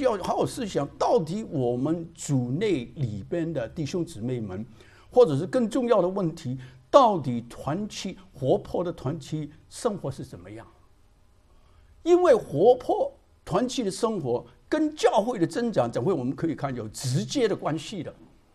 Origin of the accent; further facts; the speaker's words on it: China; 还有我们中国人有一句话四海之内都是皆兄弟